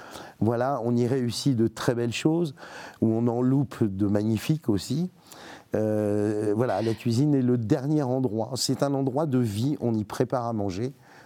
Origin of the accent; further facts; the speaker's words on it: Strasbourg, Grand Est, France; born there; Alors moi, c'est un accident.